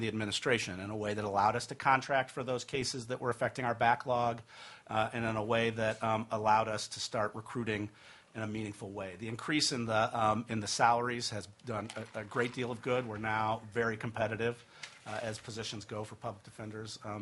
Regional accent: Indiana, United States; I grew up in Indiana, so it's kind of like farming.

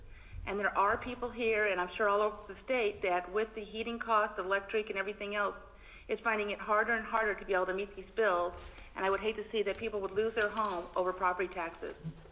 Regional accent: North Pole, Alaska, United States; I'm testifying on my own behalf. I'm from North Pole, Alaska.

